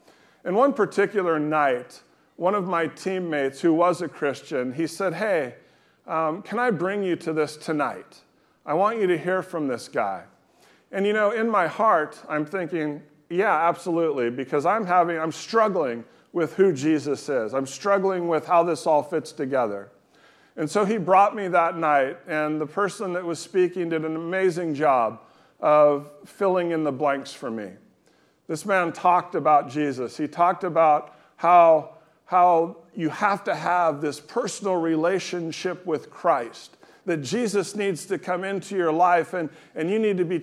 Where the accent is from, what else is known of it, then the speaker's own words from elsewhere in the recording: United States; I'm an American, I'm a Christian.